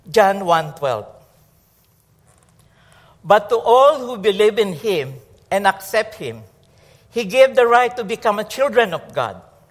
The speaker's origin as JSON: {"language": "English", "country": "Philippines", "second_language": "English", "said": "I am connected to … I am a Filipino. I am connected to Philippines."}